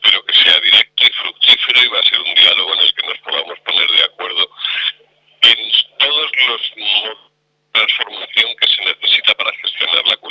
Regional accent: Madrid, Community of Madrid, Spain; now in Bogotá, Colombia; Yo soy español, pero vivo en América Latina desde hace 33 años.

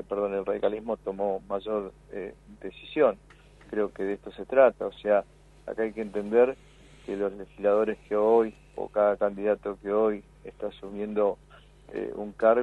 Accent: Argentina

